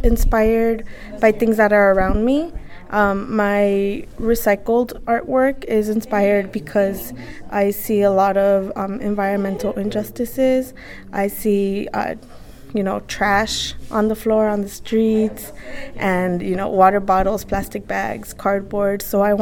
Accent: Pacoima, California, United States; I'm from Pacoima, so this is my hometown, and I wanted to be a part of my community.

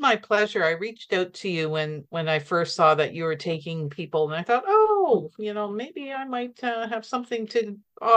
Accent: Canada; So in Canada, we have three major groups, Indigenous groups: First Nation, Métis, and Inuit. And I come from the First Nation portion.

